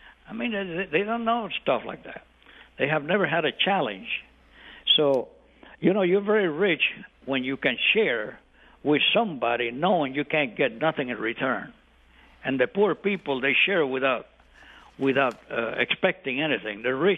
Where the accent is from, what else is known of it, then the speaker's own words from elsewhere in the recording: Puerto Rico; born there; You know, I'm an American. You know, I was born in Puerto Rico. I'm a Puerto Rican.